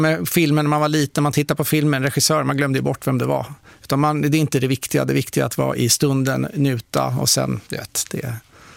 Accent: Stockholm, Stockholm County, Sweden; Och tänkte att jag är från Stockholm, jag går omkring i Stockholm.

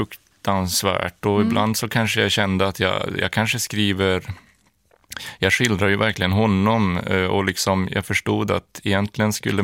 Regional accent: Luleå, Norrbotten County, Sweden; Jag är uppvuxen i Luleå

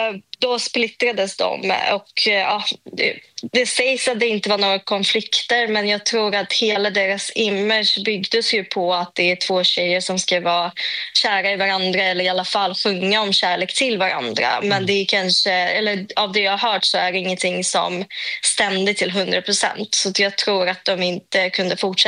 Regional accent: Kyrgyzstan; Eller jag skulle säga att vi landar i Kirgizistan, för det är där jag kommer ifrån. Men det är ju gamla Sovjet

